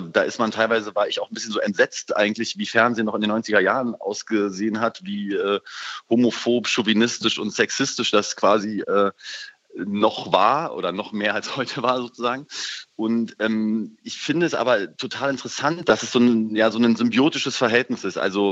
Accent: Berlin, Germany; Ich bin ja auch eher Berliner als Münchner

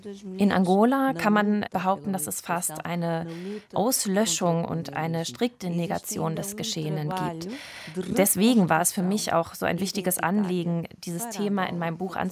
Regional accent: Portugal; moved away; auch meiner Jugend in Portugal, über das Leben im Exil und auch diese Frage, die ich bereits erwähnt habe, egal wo man ist, immer als Ausländer wahrgenommen zu werden.

